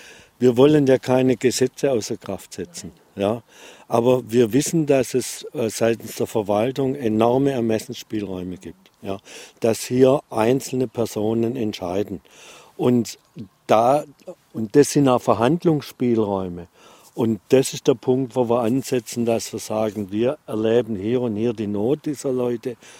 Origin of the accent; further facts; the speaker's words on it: Stuttgart, Baden-Württemberg, Germany; Ich habe viel Zeit in meiner Kindheit und Jugend am Stuttgarter Hauptbahnhof verbracht.